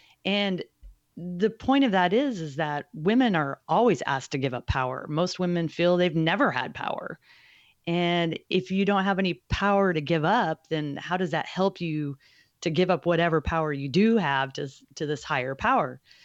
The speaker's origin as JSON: {"language": "English", "region": "Alaska", "country": "United States", "tie": "born or raised there", "said": "And I grew up on the West Coast, in Alaska specifically."}